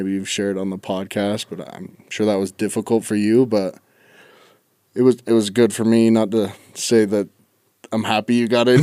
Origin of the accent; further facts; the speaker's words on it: Oakley, Utah, United States; I was born and raised in Oakley, Utah. Not like everybody knows where that's at, so I guess I'd say like Camas, Utah, if you know where that one's at either. That's where my high school's at.